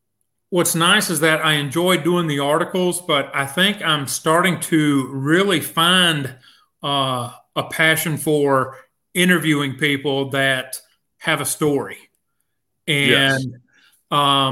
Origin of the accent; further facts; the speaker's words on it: Chattanooga, Tennessee, United States; And I mentioned that I was from the Chattanooga area